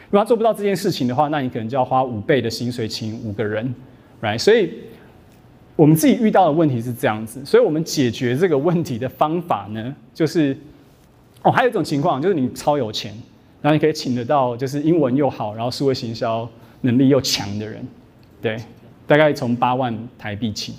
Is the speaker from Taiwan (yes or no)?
yes; Taiwan; 那好处就是你们是台湾人，我也是台湾人